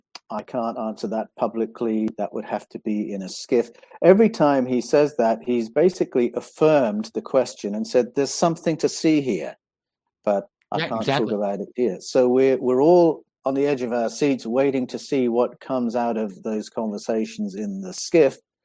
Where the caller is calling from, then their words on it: Australia; I'm speaking from Australia.